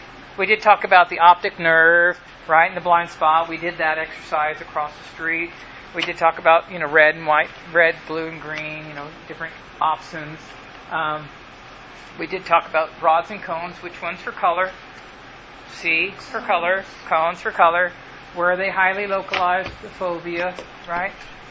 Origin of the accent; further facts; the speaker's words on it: Sweetwater, Texas, United States; Come to my hometown, Sweetwater, Texas.